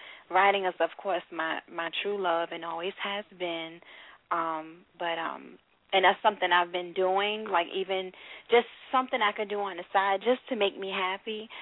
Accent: New York, United States; also born or lived in Norfolk, United States; now in Virginia Beach, United States; Well, originally I'm actually from the Bronx, New York, born and raised. And college years, I actually moved out to Virginia, Norfolk, Virginia, and I now live in Virginia Beach.

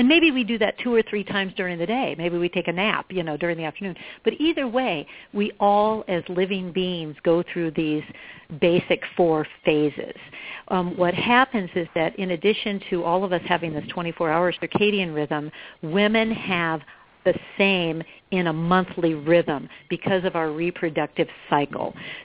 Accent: West Coast, United States; I come from, I grew up on the West Coast, but my mother's from North Carolina, my dad's from Tennessee, and I come from a long line of Tennessee and Kentucky farmers

